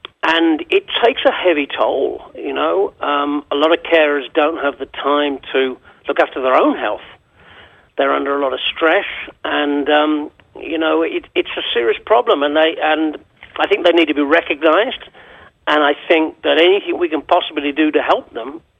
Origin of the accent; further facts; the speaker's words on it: England, United Kingdom; moved away as an adult; I'm English. I moved here in 2004.